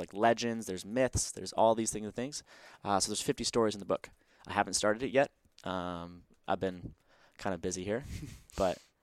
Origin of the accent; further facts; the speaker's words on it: Seattle, Washington, United States; It was a really cool moment to come home to my hometown in front of my family and for my family to see that Seattle was still a big part of our lives.